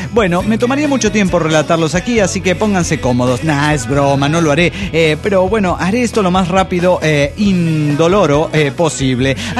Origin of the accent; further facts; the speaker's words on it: Guerrero, Mexico; now in Phoenix, United States; Estoy muy enojado con mi ciudad natal. He dejado de ser lo que era. Cuando yo me vine. Quisiera... Esto es Estado de Guerrero, México, ¿no?